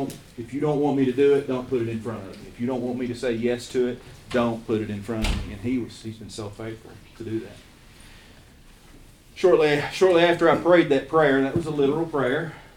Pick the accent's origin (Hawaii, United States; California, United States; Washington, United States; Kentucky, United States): Kentucky, United States; accent: Eastern Kentucky; Again, I'm from Eastern Kentucky. I had never left the country.